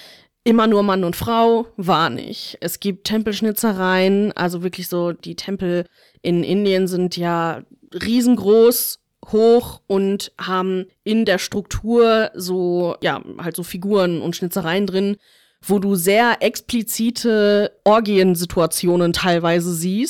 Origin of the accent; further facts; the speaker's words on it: Duisburg, North Rhine-Westphalia, Germany; Duisburg ist ja schon eine Großstadt auch, international communities